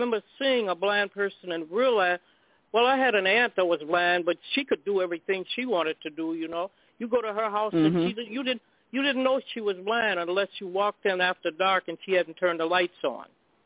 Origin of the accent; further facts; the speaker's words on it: Chicago, Illinois, United States; we grew up in Chicago, you know, and we knew that where we lived, there were no white people, there were no Mexicans, there were just us. We lived in neighborhood.